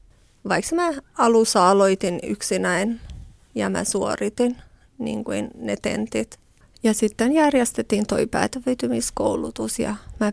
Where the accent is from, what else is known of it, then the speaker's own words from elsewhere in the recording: Gjakova, South Kosovo, Kosovo; Finnish is a second language; moved away as an adult; also born or lived in Pristina; Tosiaan mä oon syntynyt ja asunut Jakovassa.